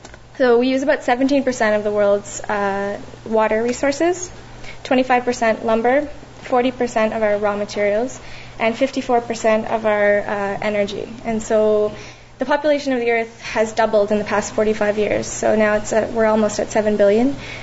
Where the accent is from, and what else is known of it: Ontario, Canada; now in Vancouver, Canada